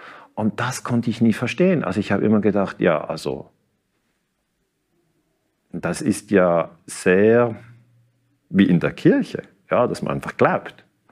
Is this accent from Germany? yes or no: no; Switzerland; dass eigentlich der amerikanische Imperialismus bei uns in der Schweiz oder in Deutschland, Österreich insgesamt überhaupt nicht reflektiert wird